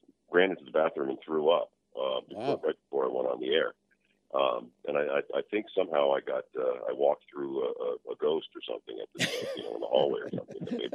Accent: New England, United States; Yes, and growing up in New England, you know, we lived on ghost stories back there.

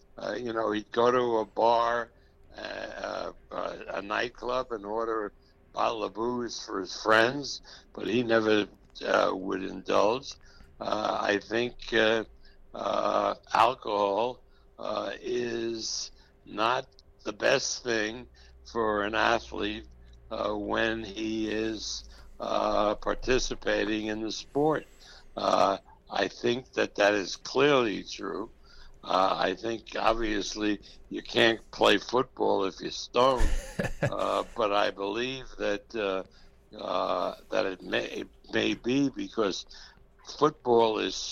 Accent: Las Vegas, Nevada, United States; I come from Las Vegas. I spend a lot of time in California, both states, Nevada and California.

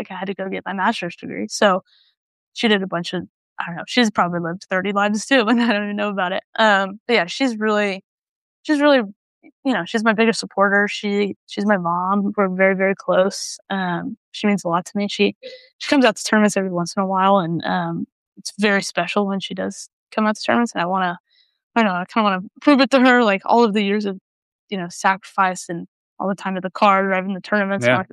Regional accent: New Zealand; growing up in New Zealand, it was like, in the winter you'd play rugby and in the summer you'd play tennis.

